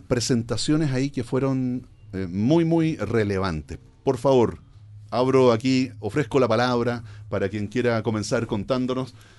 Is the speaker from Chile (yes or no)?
yes; Chile; como chilenos, uno puede recordar